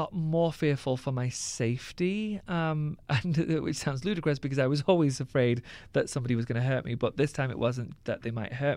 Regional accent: Pakistan; now in United States; I've never been called something offensive for being Pakistani or for being a threat to this state.

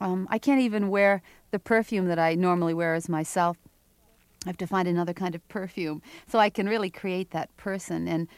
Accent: Portland, Maine, United States; You know, growing up in Portland, Maine, an Armenian in a very WASPy community never made me feel completely at ease.

